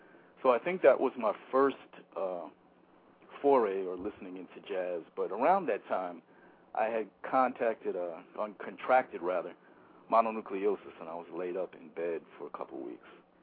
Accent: United States; But being raised as an American, if you will, born in the States, I listened to a lot of commercial radio.

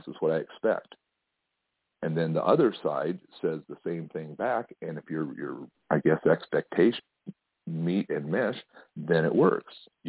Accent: South Dakota, United States; born there; I was born right near Mount Rushmore, and my father used to give tours every summer there, and I used to ride along.

